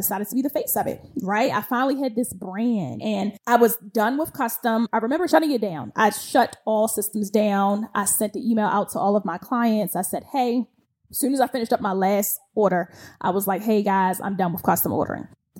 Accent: Baltimore, Maryland, United States; I'm from Baltimore, as a lot of you guys know.

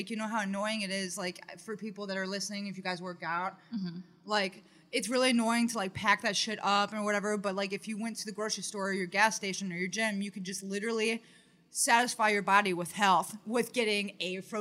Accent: Cleveland, Ohio, United States; I'm from Cleveland.

